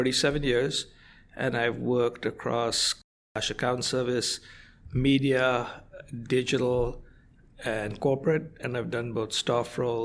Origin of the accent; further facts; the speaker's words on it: India; moved away as an adult; So I grew up in India. My undergraduate degree is in advanced mathematics.